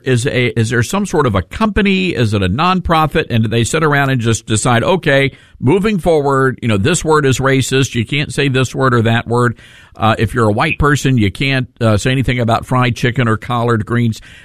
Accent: the South, United States; I am white, I'm conservative, I'm a Baptist, and I'm from the South

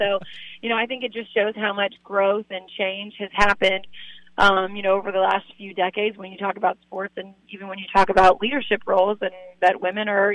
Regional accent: Charlotte, North Carolina, United States; I'm, like you said, I'm from Charlotte. I've worked in Charlotte for 3.5 years before coming here

